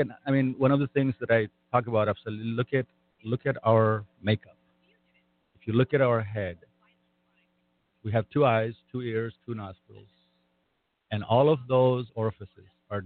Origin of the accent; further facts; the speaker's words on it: Kuwait; For instance, I grew up in Kuwait.